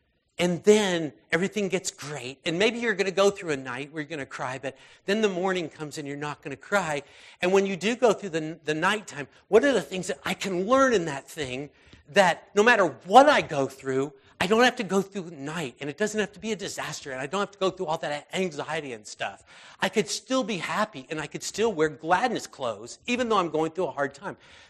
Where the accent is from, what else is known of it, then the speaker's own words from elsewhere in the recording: United States; I'm a lot more comfortable saying, I am thankful to God that I'm an American. I'm a little bit less comfortable saying I'm proud to be an American